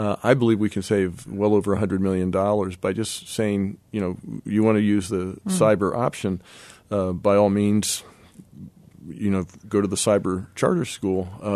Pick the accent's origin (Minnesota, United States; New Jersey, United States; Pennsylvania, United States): Pennsylvania, United States; I think Philadelphia deserves money because I'm from York County